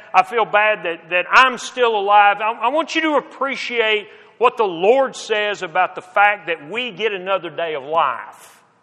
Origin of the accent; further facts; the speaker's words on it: Texas, United States; In where I grew up in West Texas, if you've been around tornadoes at all